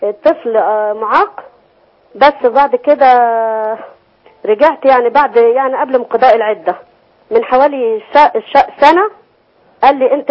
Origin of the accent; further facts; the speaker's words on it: Asyut, Asyut Governorate, Egypt; أنا واحدة من أسيوط